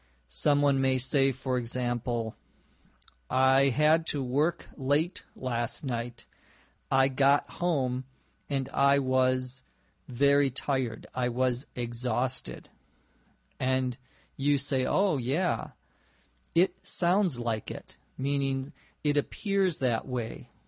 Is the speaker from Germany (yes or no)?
no; Los Angeles, California, United States; from Los Angeles, California.